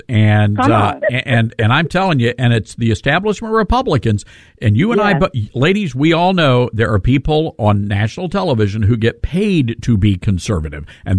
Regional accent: Memphis, Tennessee, United States; Yesterday, and this program originates from Memphis, Tennessee, my hometown. We're a majority-minority city

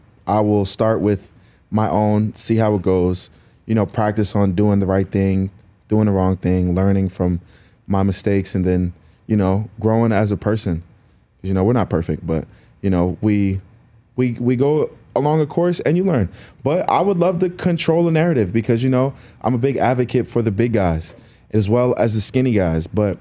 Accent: Rahway, New Jersey, United States; You know, like, I'm from Rahway, so, like, you know, I'm a funny guy.

